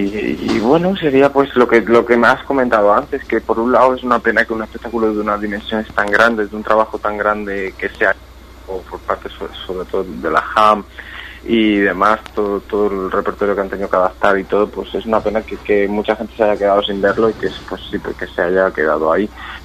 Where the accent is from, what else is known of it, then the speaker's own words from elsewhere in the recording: Jumilla, Region of Murcia, Spain; Ya Jumilla siempre quiero bailar, sobre todo porque está aquí en mi pueblo, está mi familia, mi gente